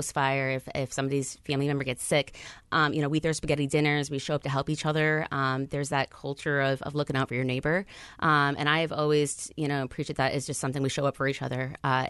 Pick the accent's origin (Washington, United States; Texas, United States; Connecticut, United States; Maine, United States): Connecticut, United States; Seymour; I grew up in the Valley. So I grew up in Seymour.